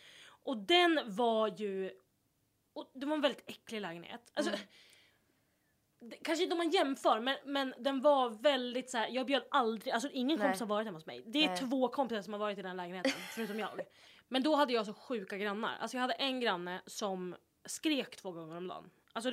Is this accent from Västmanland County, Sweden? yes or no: yes; Västerås, Västmanland County, Sweden; now in Stockholm, Sweden; Och jag är från Västerås.